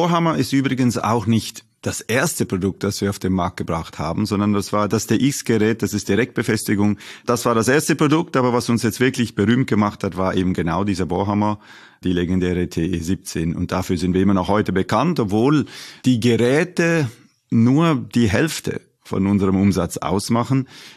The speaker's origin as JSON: {"language": "German", "country": "India", "tie": "born or raised there", "said": "Ich bin ja auch in Indien aufgewachsen"}